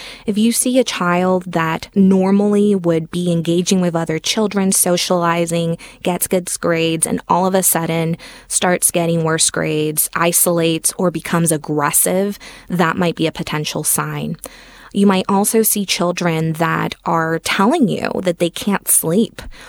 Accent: Puerto Rico; now in United States; So all of my family and my husband's family is still in Puerto Rico, and I'm from Puerto Rico.

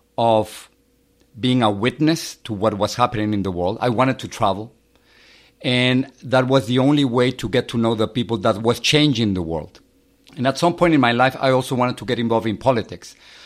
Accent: Mexico City, Mexico; I grew up in Mexico City. I have three brothers and a sister.

